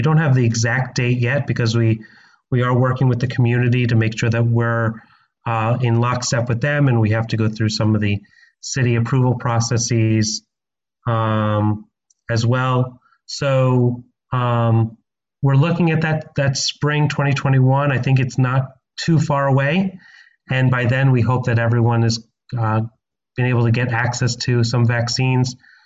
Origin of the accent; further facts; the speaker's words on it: New York, United States; moved away as an adult; now in Washington D.C., United States; I'm from New York originally, but I've been in D.C. for 17 years.